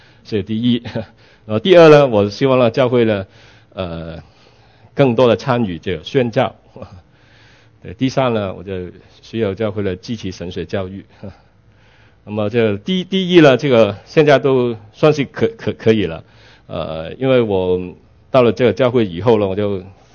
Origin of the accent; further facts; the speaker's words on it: Guangdong, China; 但是你听我讲，你知道我是广东人，一听就知道了。